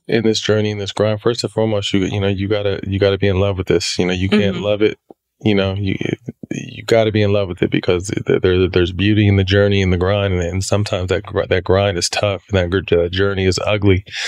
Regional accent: Sacramento, California, United States

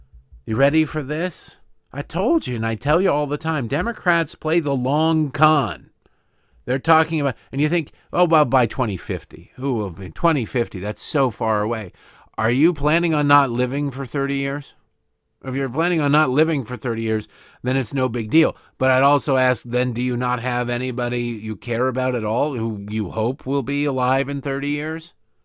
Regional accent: Detroit, Michigan, United States; I grew up in Detroit, so I guess I'm used to large swaths of commercial areas of a major city being boarded up and abandoned.

